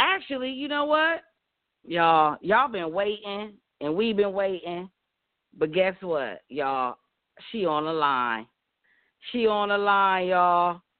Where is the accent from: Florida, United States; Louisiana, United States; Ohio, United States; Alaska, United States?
Ohio, United States; I don't know. I'm from Ohio.